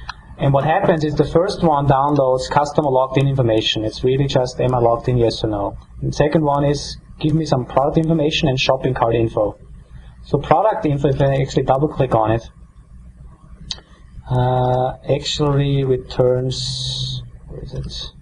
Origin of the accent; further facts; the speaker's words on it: Austria; English is a second language; I'm from Austria, so I was looking at the Austrian mobile phone providers.